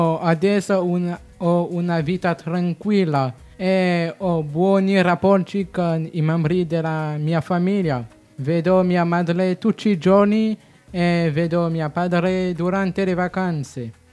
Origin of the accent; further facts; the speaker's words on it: Venice, Veneto, Italy; born there; now in Milan, Italy; ho 19 anni. Sono nato a Venezia. Adesso vivo a Milano con la mia famiglia in Lombardia